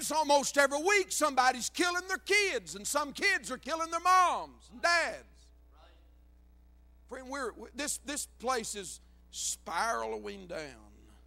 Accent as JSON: {"language": "English", "region": "Georgia", "country": "United States", "tie": "born or raised there", "said": "I grew up in Dawson County, Georgia."}